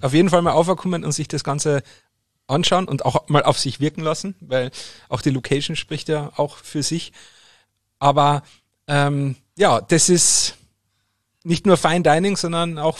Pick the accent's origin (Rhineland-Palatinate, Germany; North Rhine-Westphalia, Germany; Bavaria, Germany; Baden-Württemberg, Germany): Bavaria, Germany